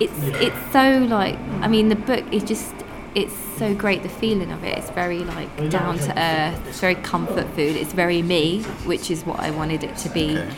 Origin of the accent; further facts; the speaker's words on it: London, United Kingdom; I'm a Londoner, I grew up here